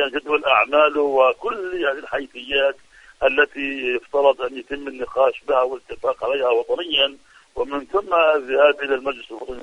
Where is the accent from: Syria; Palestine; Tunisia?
Palestine; علينا كفلسطينيين أن نتحد وأن نتفق